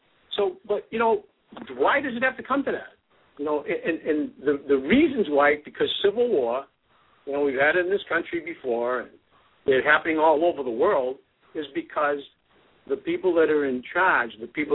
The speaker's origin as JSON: {"language": "English", "town": "New York City", "region": "New York", "country": "United States", "tie": "born or raised there", "said": "My family, I was born in New York City, originally from there."}